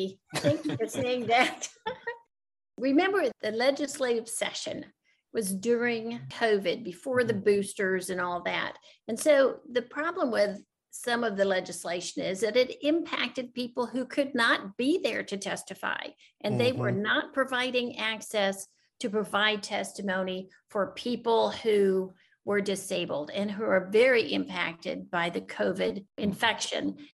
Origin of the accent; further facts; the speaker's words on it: Texas, United States; I grew up in Texas. I know what they're trying to say.